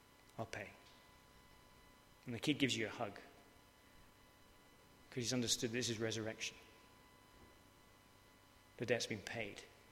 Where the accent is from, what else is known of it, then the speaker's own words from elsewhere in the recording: England, United Kingdom; We're quite English, aren't we?